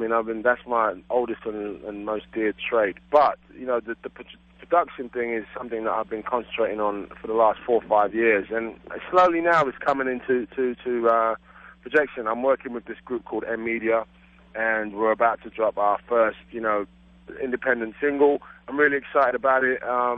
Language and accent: English; United Kingdom; There was no special treatment or anything like that because I'm British.